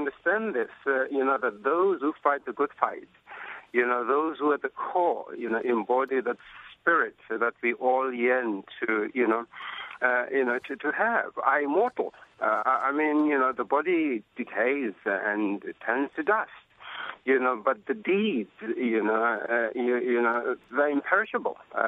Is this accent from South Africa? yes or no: yes; Alexandra, Gauteng, South Africa; as a South African, you know, as someone who recognized what were the goals of the struggle we waged, and to go back to my hometown of Alexandra